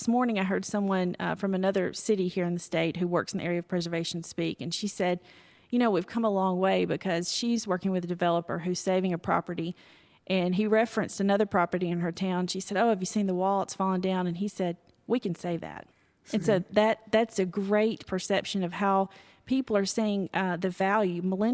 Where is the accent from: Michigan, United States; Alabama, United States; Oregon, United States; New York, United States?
Alabama, United States; I'm from Alabama, so I didn't discover it until I was